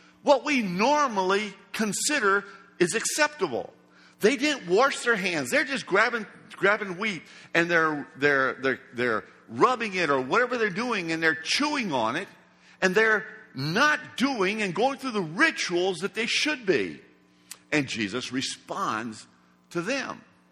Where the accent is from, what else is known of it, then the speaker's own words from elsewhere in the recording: Brazil; I was brought up in Brazil